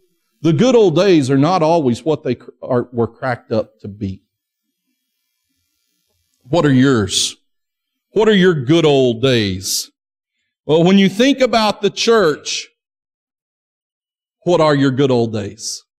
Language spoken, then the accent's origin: English; Springdale, Arkansas, United States; You know, I remember the good old days of growing up in Springdale. And I lived on McRae Avenue.